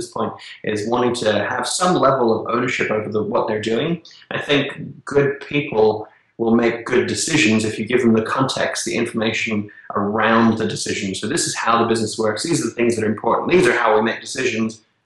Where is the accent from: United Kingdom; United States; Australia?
Australia; I contacted the CEO of Atlassian and was like, hey, I'm an Australian as well.